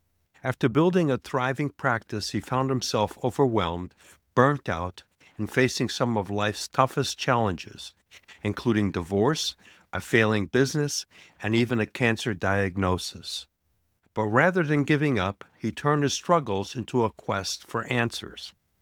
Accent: Bordeaux, Nouvelle-Aquitaine, France; English is a second language; We're both from France in similar regions. I guess you're a little bit more south. I'm a little bit more west. I was in Bordeaux.

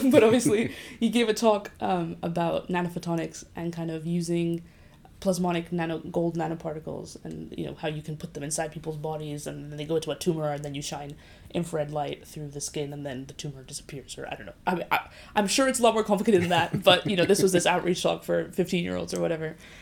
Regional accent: Basque Country, Spain; also born or lived in United States; I'm from the Basque Country in Spain, near the border with France, and so I grew up there. But my family moved around a lot when I was younger, so we lived in the US for 3 years.

